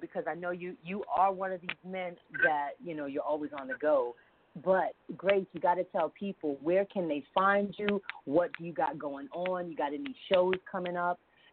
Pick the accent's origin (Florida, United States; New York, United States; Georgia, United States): New York, United States; Bronx; So you would fit right in with my people because you know I'm from the Bronx, and a lot of my people's back at Virginia State rep New York City.